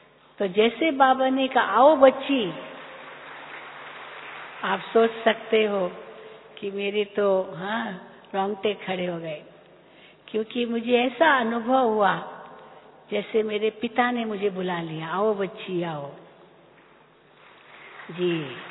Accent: Mumbai, Maharashtra, India; मुंबई की रहने वाली हूँ, वहीं जन्म हुआ, पढ़ाई हुई मुंबई में

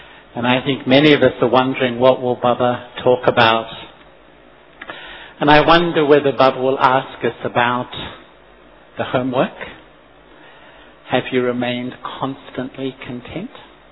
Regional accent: Australia; My family, I'm from Australia, my family was there.

